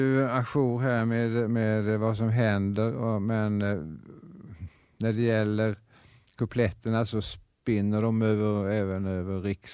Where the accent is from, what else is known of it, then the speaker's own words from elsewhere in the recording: Karlshamn, Blekinge, Sweden; born there; now in Stockholm, Sweden; Jag är född i Karlshamn, ja. Jag är riktig blekinge. Jag är född in i Karlshamns stad. Men jag har ju tyvärr inte bott där i sådär väl. Sammanlagt har jag väl bott i Karlshamn en 13 år